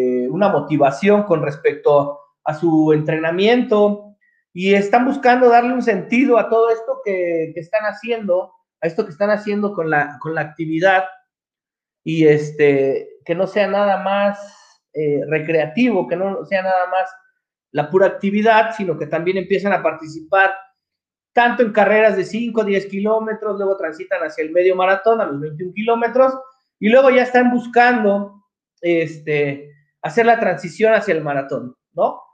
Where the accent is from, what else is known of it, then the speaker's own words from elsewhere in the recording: Mexico; como mexicanos hay que sentirnos orgullosos del trabajo que se viene haciendo